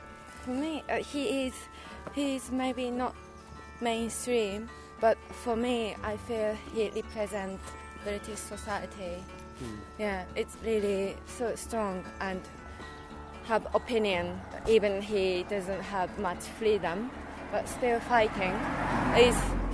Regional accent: Japan; English is a second language; I'm from Japan.

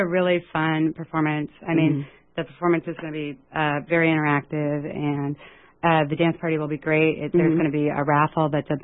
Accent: San Francisco, California, United States; Yeah, I'm from San Francisco, and Puppet spent some time there too, and there's a big drag community there

